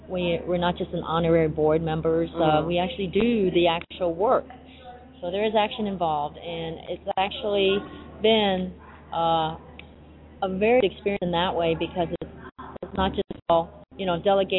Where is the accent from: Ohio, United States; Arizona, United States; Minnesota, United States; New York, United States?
Ohio, United States; Columbus; And I said, well, I'm not from here. I'm from Columbus, Ohio.